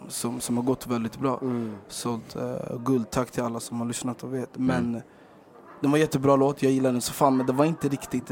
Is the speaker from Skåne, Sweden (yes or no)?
no; Rågsved, Stockholm County, Sweden; Det är kul, jag är från Rågsved. Mina föräldrar är från Sierra Leone. Alla tror att jag är gambian, men jag är inte gambian.